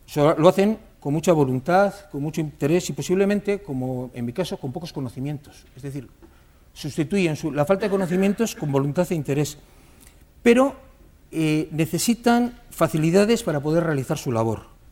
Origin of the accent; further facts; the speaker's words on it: Basque Country, Spain; para que podamos seguir siendo vascos en el siglo XXI